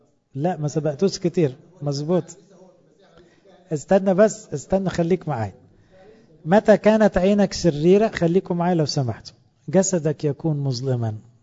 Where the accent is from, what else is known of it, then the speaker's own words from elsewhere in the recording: Cairo, Cairo Governorate, Egypt; وطبعا احنا عندنا في القاهرة ما بقولكوش بقى على طرة الصيام وعلى الغلاوة